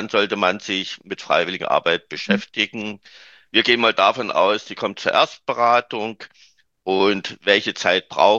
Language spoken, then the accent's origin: German; Germany; Bei uns in Deutschland gibt es das Wort, das Zauberwort mit Doppel-T, flott, flott.